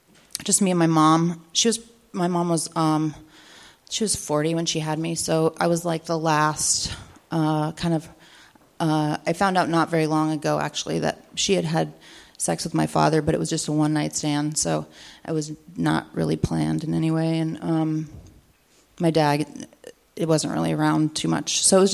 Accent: Oregon, United States; born there; I was born in Eastern Oregon on a... sorry if you've heard this before, it's... Yeah, anyways. On a natural foods commune down by the river in a bus.

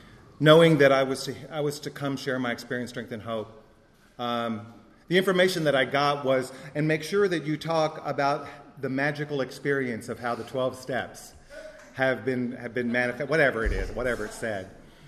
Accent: Texas, United States; you can tell by my accent, I'm not from New York. I was born and raised in Texas.

